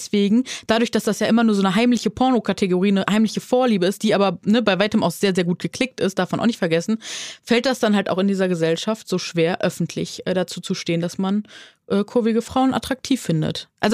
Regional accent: Neuss, North Rhine-Westphalia, Germany; Da kommt der Rheinländer in mir durch. Ich komme ja von Nüss, aus Nüss.

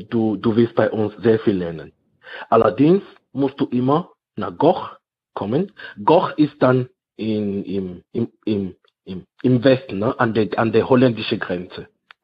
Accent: Cameroon; in Kamerun, in meinem Dorf, da wo ich herkomme.

